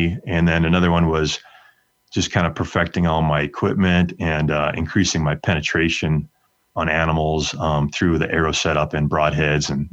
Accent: Wisconsin, United States; So I grew up in Wisconsin hunting whitetails

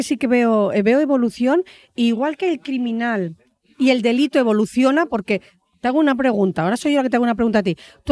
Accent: Valladolid, Castile and León, Spain; yo soy de Valladolid, que se me había olvidado decirlo.

